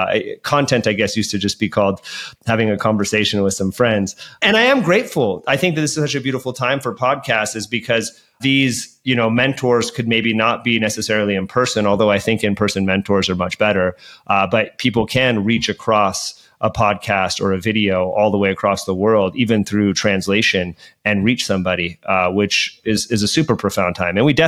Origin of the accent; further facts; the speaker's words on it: Hayward, California, United States; So I grew up in the Bay Area of Hayward and spent a lot of time in Oakland as well. I lived all over the Bay Area.